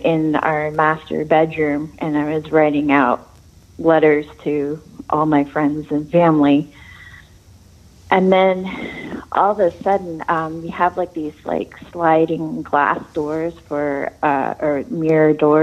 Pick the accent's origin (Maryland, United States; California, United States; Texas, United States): California, United States; Santa Barbara; I'm from Santa Barbara.